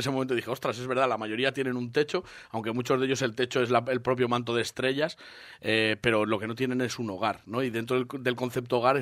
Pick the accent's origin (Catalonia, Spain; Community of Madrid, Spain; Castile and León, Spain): Castile and León, Spain; Burgos; yo soy de Burgos, en Burgos ya no tengo nada porque mis padres fallecieron